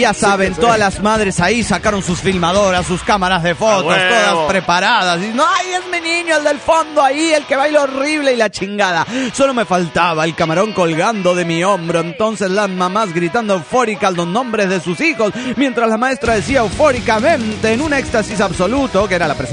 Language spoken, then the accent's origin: Spanish; Guatemala; Yo soy guatemalteco de nacimiento.